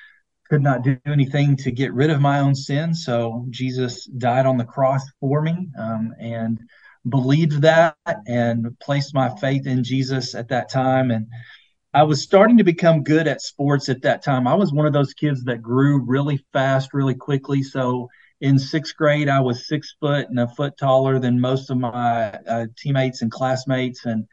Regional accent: Corbin, Kentucky, United States; I grew up in Corbin, Kentucky, and so I played for the Corbin Redhounds, and they had FCA.

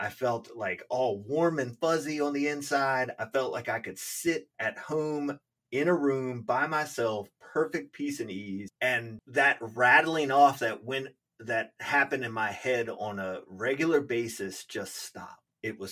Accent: Highland Springs, Virginia, United States; Like I said, we grew up in Highland Springs, and it's a pretty cool place to grow up.

